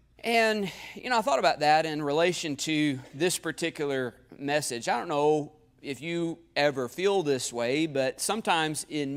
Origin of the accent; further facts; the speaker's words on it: Ardmore, Oklahoma, United States; now in Oklahoma City, United States; When I had very first moved to Oklahoma City, I grew up in Ardmore, just about an hour and a half south of here. And I moved up here to come to Heartland when I was 18 years old.